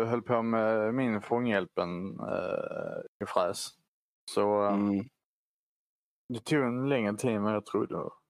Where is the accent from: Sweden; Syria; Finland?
Sweden; Skåne; i och med att jag är skåning så måste jag också berömma kökslaget.